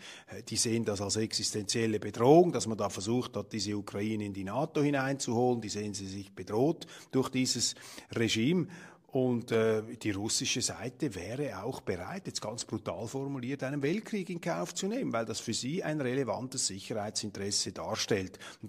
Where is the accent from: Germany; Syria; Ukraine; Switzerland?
Switzerland; also nicht bei uns in der Weltwoche, aber bei uns in der Schweiz, bei uns haben sie das Gegenteil gelesen